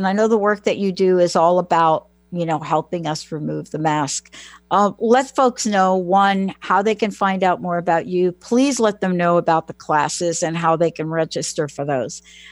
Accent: Bronx, New York, United States; But remember, I'm a girl from the Bronx.

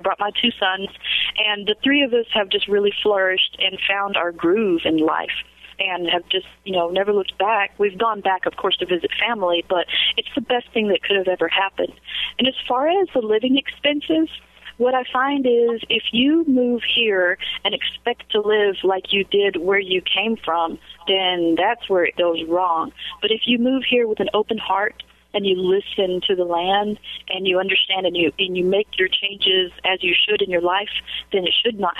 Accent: Dallas, Texas, United States; now in Hawaii, United States; Yep, I was raised in Dallas, but I'm first-generation American-born. My family is from Central America.

